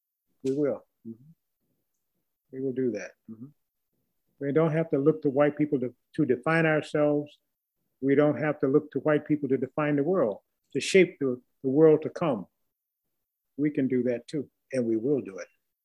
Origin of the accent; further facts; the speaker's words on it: the South, United States; I mean, just growing up in the South, growing up in America